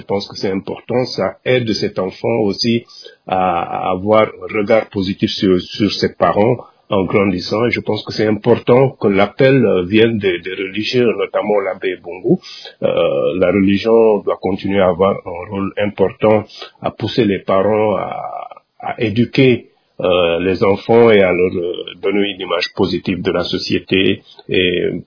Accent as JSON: {"language": "French", "country": "Senegal", "said": "Si je prends l'exemple du Sénégal, qui est mon pays d'origine, qui est un pays très religieux"}